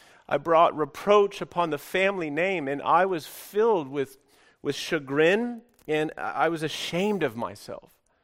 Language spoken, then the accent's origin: English; California, United States; I don't know what you're talking about. I'm from California.